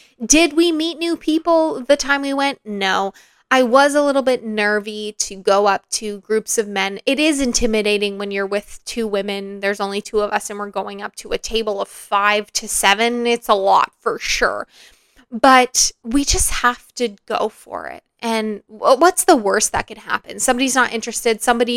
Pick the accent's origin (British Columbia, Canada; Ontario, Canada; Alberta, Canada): Alberta, Canada; Calgary; when people find out that I'm from Calgary, they often say, wow, that makes sense.